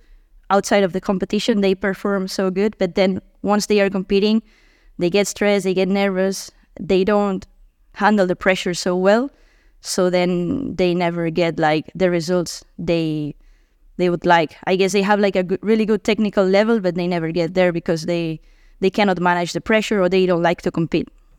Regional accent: Barcelona, Catalonia, Spain; also born or lived in Tarifa; So originally, I'm from Barcelona. I was born there and I grew up there until I was 10 years old. But then I moved to Tarifa, to the south of Spain.

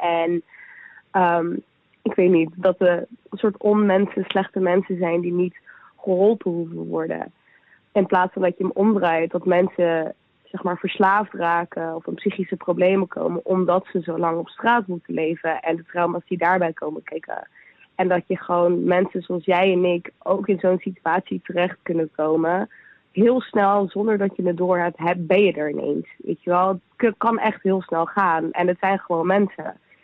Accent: Rotterdam, South Holland, Netherlands; ik kom uit Rotterdam en ik ben 27 jaar oud.

